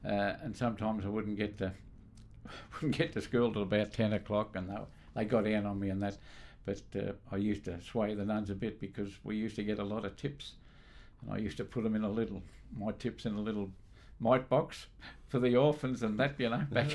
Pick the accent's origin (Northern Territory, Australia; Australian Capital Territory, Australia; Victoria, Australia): Victoria, Australia; Wodonga; also born or lived in Shepparton / Dookie; I was born in Shepparton, Victoria, in 1934.